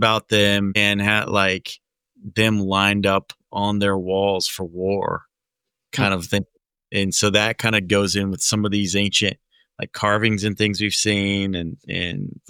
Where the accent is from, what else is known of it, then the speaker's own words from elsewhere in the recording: South Africa; Growing up in South Africa